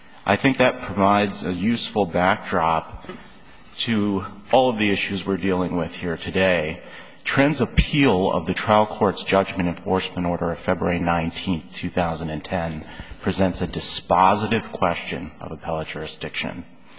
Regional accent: Phoenix, Arizona, United States; Good morning. … I'm from Phoenix, Arizona, and I represent Game Tech International.

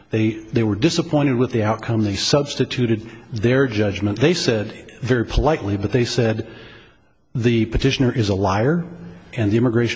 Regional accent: Colorado, United States; written by Justice Byron Huizer White from my home state of Colorado.

